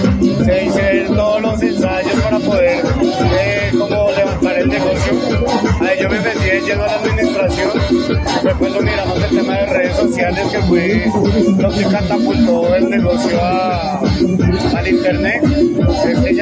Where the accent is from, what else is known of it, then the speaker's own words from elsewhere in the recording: Bogotá, Colombia; yo soy de Bogotá, sino que mis papás llegaron por casualidad aquí hasta Caracas